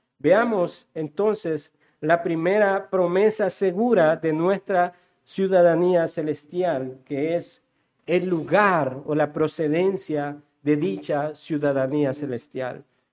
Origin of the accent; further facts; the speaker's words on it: Honduras; aquí creo que todos somos hondureños, tenemos una identidad, nos identifica como ciudadanos de un país